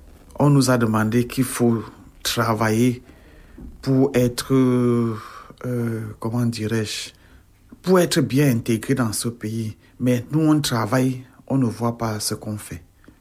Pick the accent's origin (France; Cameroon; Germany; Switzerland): Cameroon; moved away as an adult; J'ai quitté le Cameroun parce que je venais retrouver mon époux. Donc, c'est pour ça que je suis partie du Cameroun.